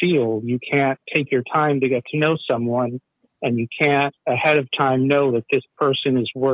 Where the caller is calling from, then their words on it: Atlanta, Georgia, United States; I'm calling from Atlanta.